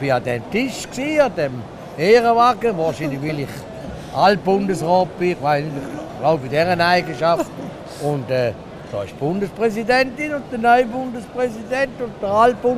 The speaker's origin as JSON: {"language": "German", "region": "Zurich", "country": "Switzerland", "said": "Wir Zürcher können uns nur eins leisten."}